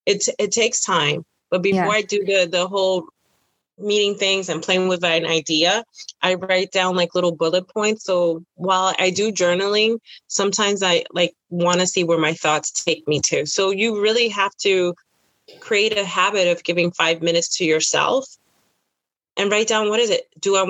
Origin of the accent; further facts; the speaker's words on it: Bronx, New York, United States; because we're both New Yorkers too. Mm-hmm. Like, so we both have this edginess of being New Yorker from the Bronx.